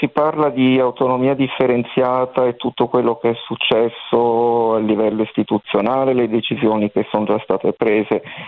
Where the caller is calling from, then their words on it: Luxembourg; also born or lived in Spain; io sto chiamando dall'estero, sono italiano